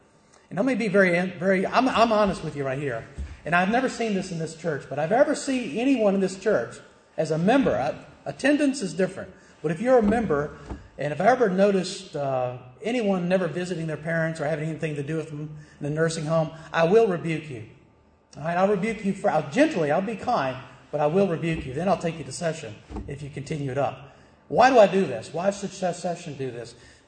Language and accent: English; the South, United States; But when I was a kid growing up in the South, did you know we Southerners, manners meant everything, right?